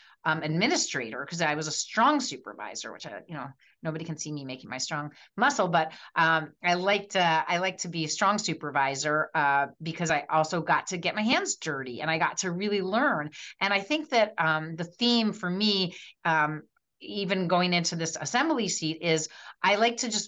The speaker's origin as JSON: {"language": "English", "region": "New Jersey", "country": "United States", "tie": "born or raised there", "said": "I grew up in New Jersey."}